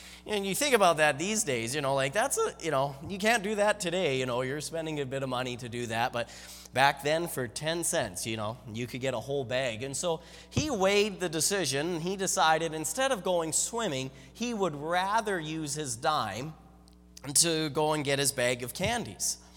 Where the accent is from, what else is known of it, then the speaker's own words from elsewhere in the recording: Canada; My mom, she was from India, came to Canada 40 or so years ago. My dad was, though, from Canada, born here, but yeah, I'm a Canadian